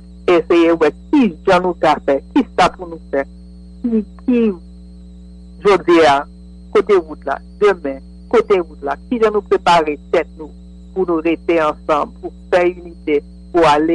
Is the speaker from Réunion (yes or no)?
no; Haiti; Nous connaissons que en tant qu'Haïtien